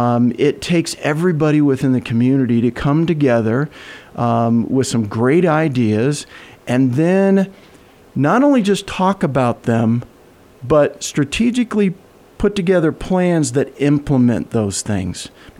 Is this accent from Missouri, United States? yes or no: yes; Kansas City, Missouri, United States; Kansas City's as large. It was my hometown. That's where I grew up.